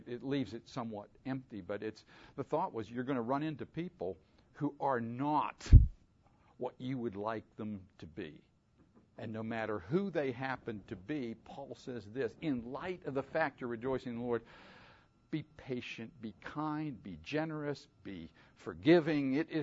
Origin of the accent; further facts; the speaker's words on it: Pittsburgh, Pennsylvania, United States; But, again, I'm from Pittsburgh.